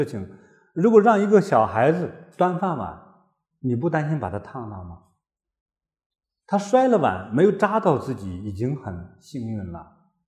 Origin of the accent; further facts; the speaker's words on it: China; 我在小时候长大的过程之中啊，在中国经常用各种各样的原因会说一个叫理解万岁哈